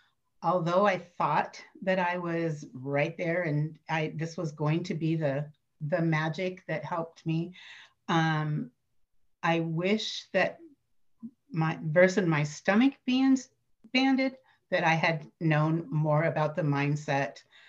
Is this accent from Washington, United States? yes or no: yes; Washington, United States; I'm from the Pacific Northwest, south of Seattle, about 30 miles.